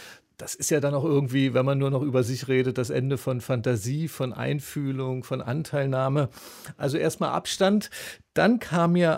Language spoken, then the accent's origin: German; East Germany, Germany; ob ich als Ostdeutscher eigentlich in so eine Gruppe gehören würde in diesem Land.